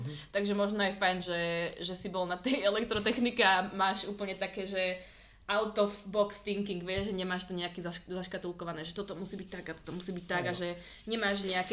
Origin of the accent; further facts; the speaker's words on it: Trebišov, Košice Region, Slovakia; ja napríklad pochádzam z Trebišova a tiež sa o tom hovorí, že proste tiež je to akože malé mesto na juhu a že proste Maďari